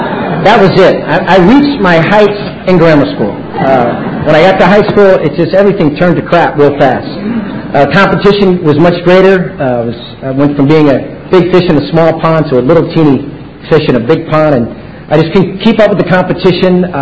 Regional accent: San Francisco, California, United States; I'm from San Francisco, California, and had three brothers, my dad, my mom, and my mom's fourth generation in San Francisco, so I have roots in the city

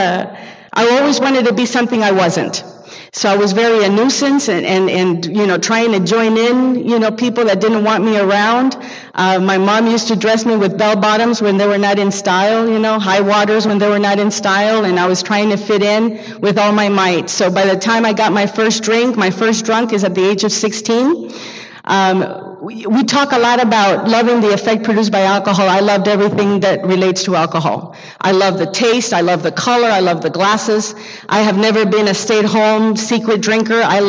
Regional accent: Nicaragua; now in United States; I was born and raised in Nicaragua

